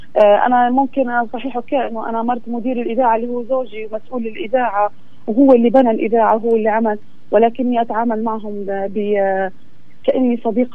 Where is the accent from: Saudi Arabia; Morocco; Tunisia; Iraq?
Saudi Arabia; انا ما كنت هون ولا عشت طفولتي هون كمان، يعني انا كنت في السعوديه وعشت طفولتي وتربيت انا واخوتي في السعوديه